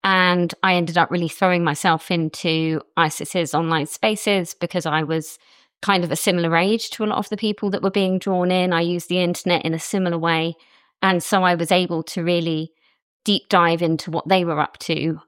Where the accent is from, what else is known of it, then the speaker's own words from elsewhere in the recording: United Kingdom; I'm a British journalist and I currently work for the New York Times in London.